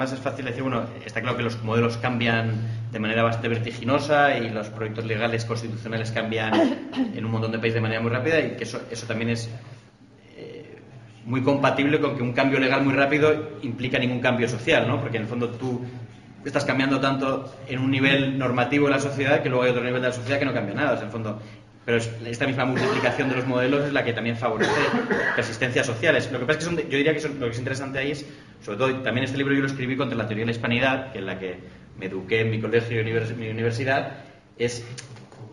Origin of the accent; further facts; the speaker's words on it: Peru; Lo que pasa es que yo, como peruano, renuncio a la prosperidad a cambio de la integridad religiosa o de la unidad religiosa del país.